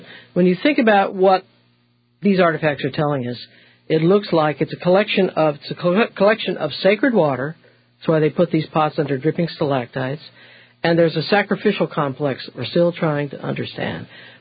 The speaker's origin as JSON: {"language": "English", "region": "Missouri", "country": "United States", "tie": "born or raised there", "said": "Well, in a nutshell, I grew up in Missouri."}